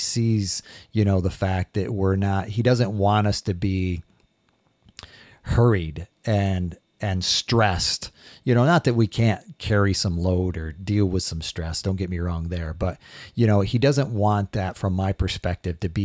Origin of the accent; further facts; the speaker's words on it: Windfall, Indiana, United States; so many people from back where I grew up in Windfall didn't recognize me.